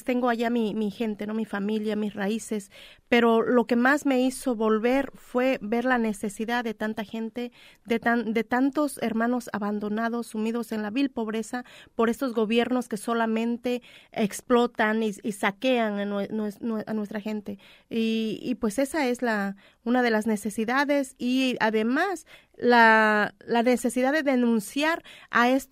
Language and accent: Spanish; Mexico; México es hermoso, me encanta México, orgullosamente de mis raíces, de mi tierra